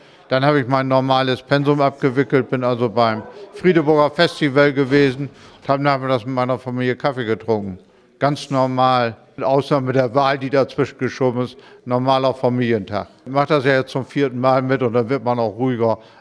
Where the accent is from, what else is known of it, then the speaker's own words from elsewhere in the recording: Bockhorn, Lower Saxony, Germany; Denn zum Beispiel meine Heimatgemeinde fehlt, Bockhorn fehlt der große Teil